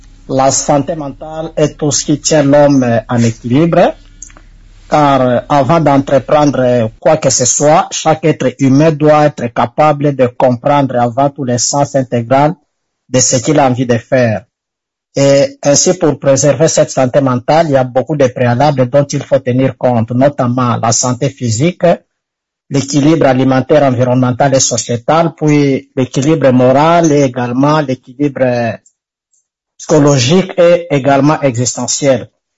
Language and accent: French; DR Congo; chez nous, en République démocratique du Congo